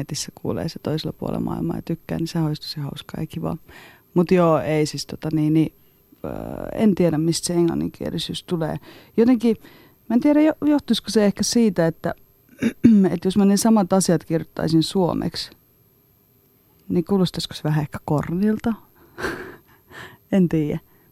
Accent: Georgia; also born or lived in Petrozavodsk, Russia / Russia; mä oon syntynyt Petroskoissa, heti sitä aika nopeasti kotiuduin Georgia, niin mä seilasin aika pitkälti Georgia-Venäjän väliä.

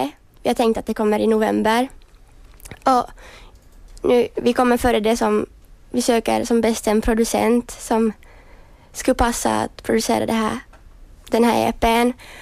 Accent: Finland; jag ringde från ett finskt nummer så sa jag att jag är från Finland.

